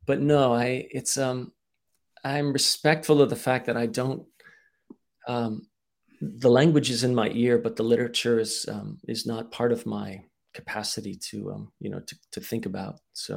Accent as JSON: {"language": "English", "country": "United States", "said": "I think I'm entirely American. I lived in Bratislava for a time as a Jesuit. I studied Slovak. I listened to Slovak my entire life."}